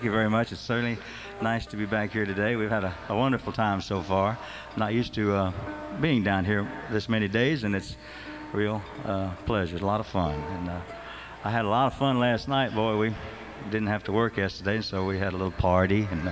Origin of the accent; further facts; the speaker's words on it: Louisiana, United States; I'm from Louisiana. … I got a guitar.